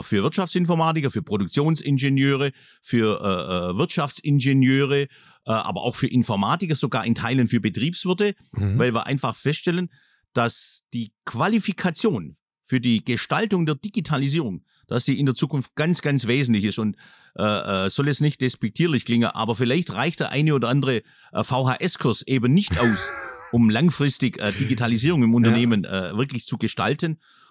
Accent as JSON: {"language": "German", "region": "Baden-Württemberg", "country": "Germany", "accent": "Swabian", "said": "hier bei den Vollmerwerken in Biberach. Man hört es ja auch in meinem Dialekt"}